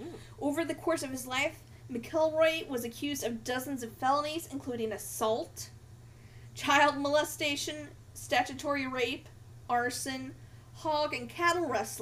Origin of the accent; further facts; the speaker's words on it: Missouri, United States; I'm from Missouri. I don't know how to say this.